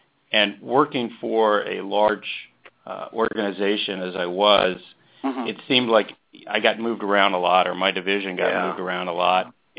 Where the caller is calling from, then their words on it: Orlando, Florida, United States; I'm in sunny Orlando, Florida today at our corporate office here.